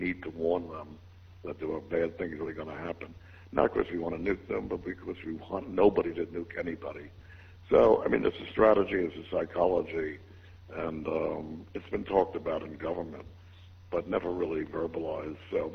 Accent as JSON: {"language": "English", "town": "Jamaica, Queens", "region": "New York", "country": "United States", "tie": "born or raised there", "also_born_or_lived": "Long Island", "said": "I grew up in Jamaica, Queens, and my mother's Italian, and my father is part Italian, but part French. He's from Canada, and that's where … comes from. But, I grew up in an Italian neighborhood in Jamaica, Queens, and then moved to Long Island."}